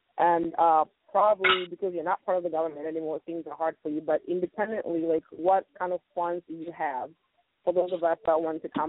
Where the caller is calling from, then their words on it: Atlanta, Georgia, United States; I'm calling from Atlanta.